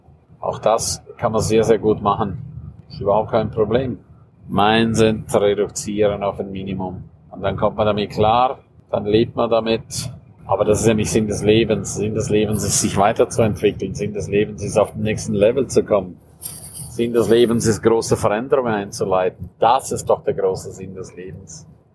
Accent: St. Moritz, Graubünden, Switzerland; Ich liebe es einfach in meiner Heimat, St. Moritz, Menschen hochzuholen

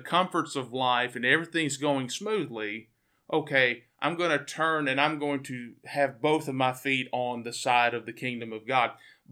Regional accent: Pine Bluff, Arkansas, United States; I'm quickly reminded of, I grew up in Pine Bluff, Arkansas.

